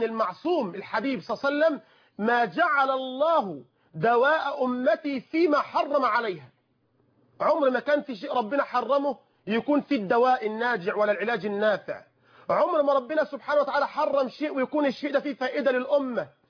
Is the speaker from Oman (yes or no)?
no; Egypt; بلدنا مصر